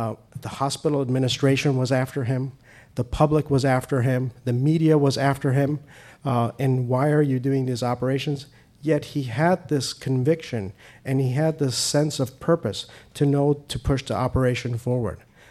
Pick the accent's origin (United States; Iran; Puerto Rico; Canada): Iran; moved away; I'm Persian. I'm an immigrant from Iran.